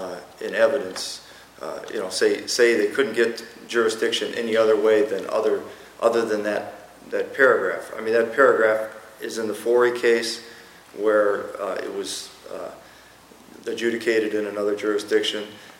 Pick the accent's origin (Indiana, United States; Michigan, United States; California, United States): Michigan, United States; Bloomfield Hills; I'm from Bloomfield Hills, Michigan.